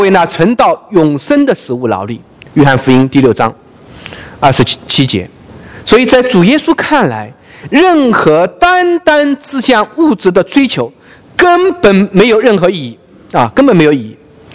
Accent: China; 那么我们大陆人知道这个有啊，我们从小背到大就是唯物论啊，唯物主义。

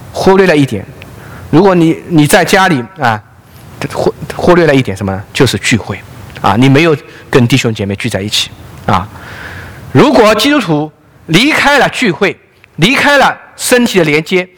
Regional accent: China; 我们中国人可能一起喝茶啊，或者我们一起来吃个点心或吃饭啊。

